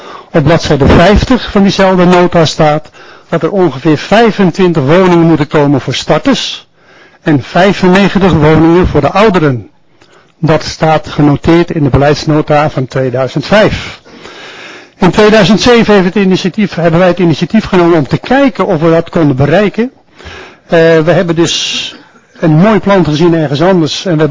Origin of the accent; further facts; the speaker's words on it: Schoorl, North Holland, Netherlands; Ik kwam uit het Schorlse van 1967.